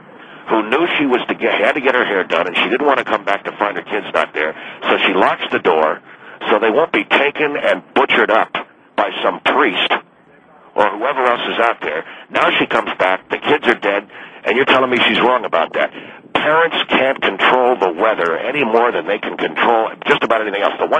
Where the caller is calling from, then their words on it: Phoenix, Arizona, United States; I live in Phoenix, Arizona, Phil, and I know very well how hot it can get.